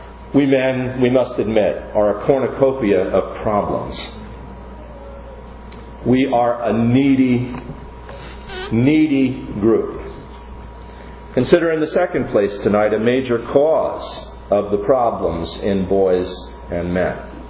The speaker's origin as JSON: {"language": "English", "region": "New Jersey", "country": "United States", "said": "I'm a Texan now. Actually, from New Jersey and now Texas, I'm still a Jerkson."}